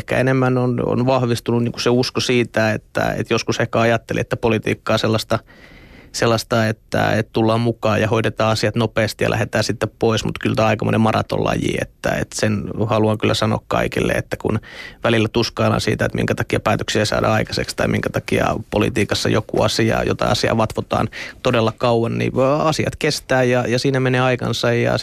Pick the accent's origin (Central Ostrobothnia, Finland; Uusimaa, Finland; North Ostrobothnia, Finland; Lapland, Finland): Uusimaa, Finland; Lohja; also born or lived in Lappeenranta; sieltä ollaan kotoisin ja Lappeenrannassa tuli käytyä opiskelut ja sen jälkeen veri veti takaisin kotikonnuille ja tuli sitten palattua Lohjalle ja nyt tässä sitten pendelöidään Lohjan ja Helsingin väliä